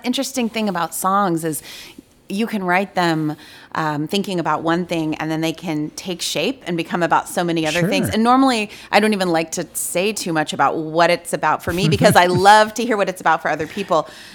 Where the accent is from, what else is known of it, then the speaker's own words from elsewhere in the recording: Austin, Texas, United States; My girlfriends and I grew up in Austin